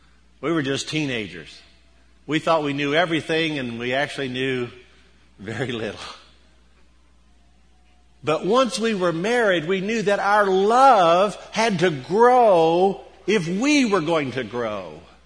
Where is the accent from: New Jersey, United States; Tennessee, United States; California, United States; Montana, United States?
Tennessee, United States; My wife Martha and I grew up here in East Tennessee. We were childhood sweethearts.